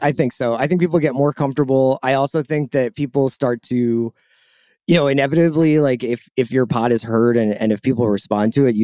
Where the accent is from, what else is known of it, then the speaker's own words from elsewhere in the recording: Philadelphia, Pennsylvania, United States; a local show called the Philly Special that I appear on because I'm from Philadelphia and care about those things.